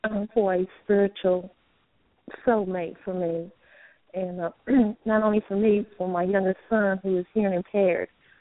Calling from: North Carolina, United States; I'm calling from North Carolina.

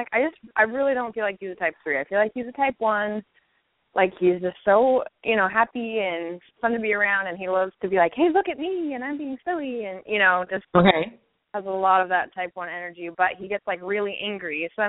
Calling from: Virginia, United States; I'm calling from Virginia. I'm coming to see you next week in Baltimore.

